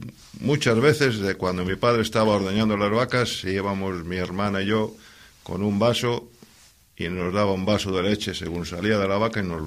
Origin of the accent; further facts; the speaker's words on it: Omoño, Cantabria, Spain; Yo soy nacido en Omoño y vivo en Omoño. Y en casa de mi padre y de mi abuelo siempre hubo vacas.